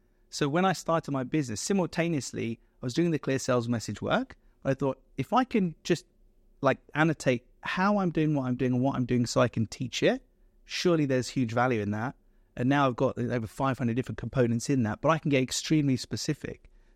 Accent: United Kingdom; as a Brit

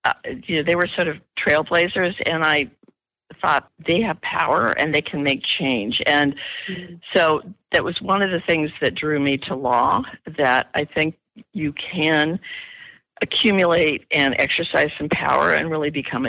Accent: Seattle, Washington, United States; also born or lived in San Francisco Bay Area; now in New York, United States; I grew up in Seattle before the Amazon days, and I went to school in the San Francisco Bay Area, started practicing law in New York, and I've been doing that for over 35 years.

